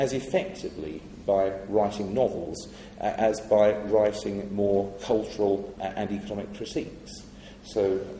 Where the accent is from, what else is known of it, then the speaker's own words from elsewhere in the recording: England, United Kingdom; in my case as an Englishman